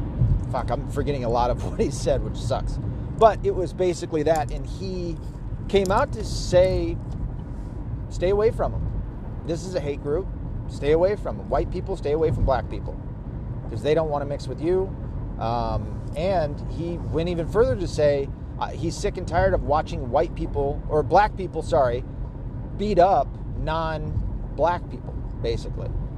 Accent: Arkansas, United States; born there; I came down there as a northerner to them, even though I was born in Arkansas, and everybody hated me.

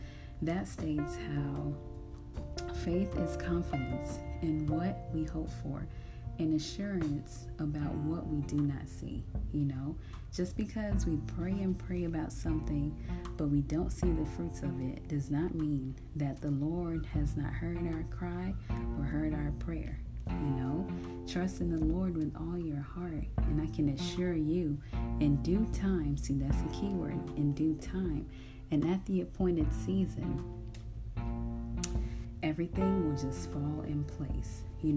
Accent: Mombasa, Mombasa County, Kenya; I was born and raised in Mombasa, Kenya. Yes, I do speak the language fluently, Swahili

